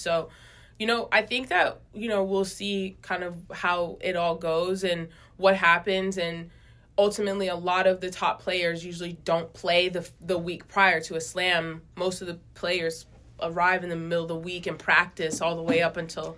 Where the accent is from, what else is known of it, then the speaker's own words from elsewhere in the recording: United States; I'm American